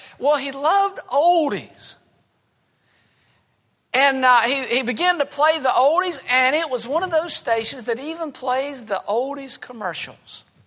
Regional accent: Georgia, United States; accent: South Georgia; And they were laughing at my South Georgia accent.

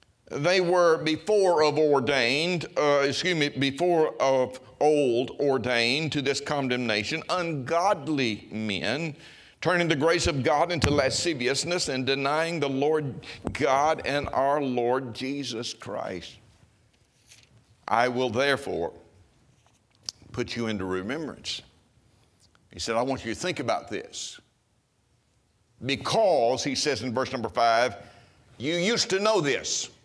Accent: Mississippi, United States; As a boy, I grew up in North Mississippi, and there were not a lot of extras in our life.

